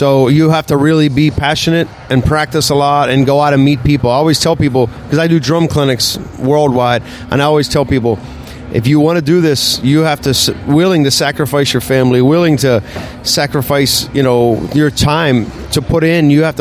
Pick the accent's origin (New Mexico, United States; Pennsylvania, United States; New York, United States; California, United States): Pennsylvania, United States; Pittsburgh; when I was 16, 15, I used to see him in Pittsburgh, in my hometown